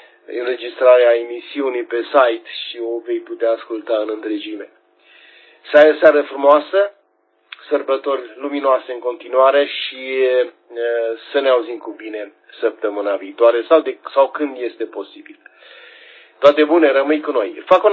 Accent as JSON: {"language": "Romanian", "region": "Transylvania", "country": "Romania", "said": "Un oraș superb, un oraș transilvan care ne face mândri că suntem ardeleni."}